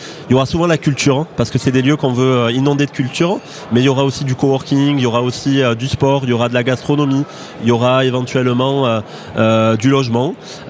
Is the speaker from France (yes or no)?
yes; Rodez, Occitanie, France; accent: Aveyron; je suis originaire de Rodez.